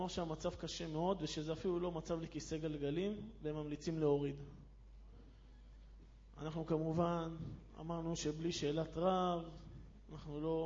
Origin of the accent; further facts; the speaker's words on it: Haifa, Haifa District, Israel; אני מחיפה